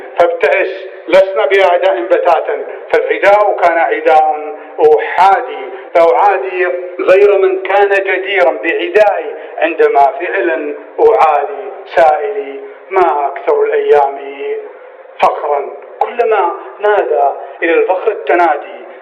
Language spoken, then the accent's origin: Arabic; Qatar; أنا مواطن قطري مسجون عند حكومتي وفي بلدي